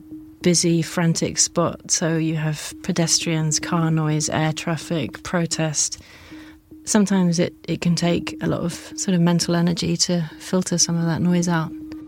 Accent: London, United Kingdom; I'm from South London

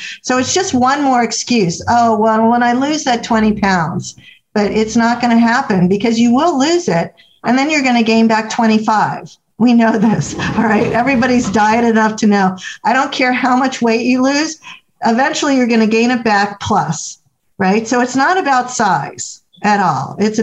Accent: Florida, United States; Now, I grew up in South Florida where the official language is Spanglish, and words are really important to me.

